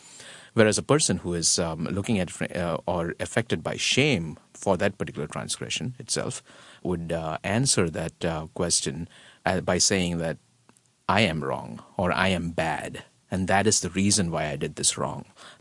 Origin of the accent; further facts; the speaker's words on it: India; English is a second language; Well, I come from India, and so social divisions is pretty much understood and an accepted thing within Indian culture itself